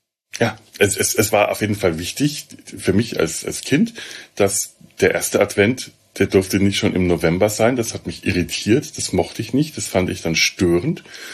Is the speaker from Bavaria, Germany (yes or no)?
yes; Bavaria, Germany; wie man bei uns in Franken sagt.